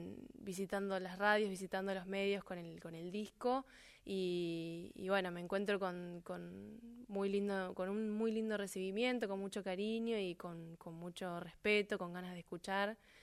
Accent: Rafaela, Santa Fe, Argentina; born there; now in Rosario, Argentina; Yo soy de provincia de Santa Fe, nací en Rafaela y actualmente vivo en Rosario.

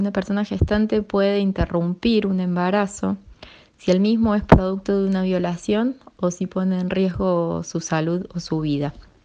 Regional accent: Córdoba, Argentina; Yo vengo de la provincia de Córdoba, que es una provincia con una presencia de grupos antiderechos muy importante

